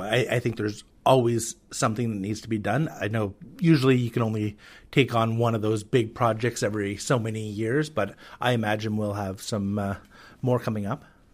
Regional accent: Quispamsis, New Brunswick, Canada; moved away; also born or lived in Riverview; I'm from New Brunswick. I was born in Riverview, but I grew up in Quispamsis. But I've been gone for about a dozen years. I spent the majority of that time in Saskatchewan. And I also spent some time in St. John's and Labrador.

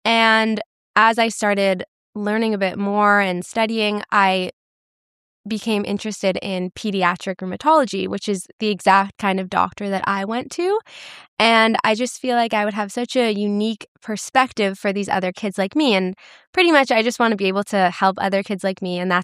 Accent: Vancouver, British Columbia, Canada; I'm from Vancouver, so I would go to the ones in Vancouver.

